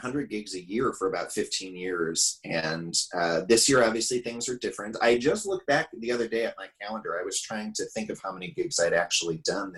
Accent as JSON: {"language": "English", "town": "Racine", "region": "Wisconsin", "country": "United States", "tie": "born or raised there", "said": "I grew up in Racine, Wisconsin. I'm so lucky to have grown up in Racine, Wisconsin for a lot of reasons."}